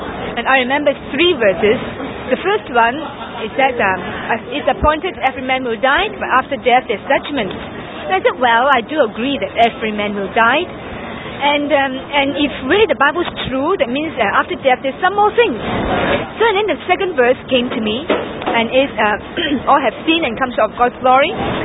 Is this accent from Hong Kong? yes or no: yes; Hong Kong; English is a second language; I'm from Hong Kong. And when I was around the age of 15, at that time, I went to an English school to study in Hong Kong, and my English was so poor.